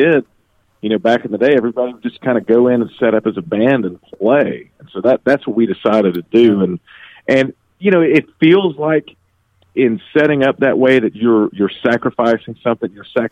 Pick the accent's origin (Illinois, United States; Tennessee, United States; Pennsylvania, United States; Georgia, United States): Georgia, United States; Atlanta; we're all from Georgia. You know, we're from Atlanta.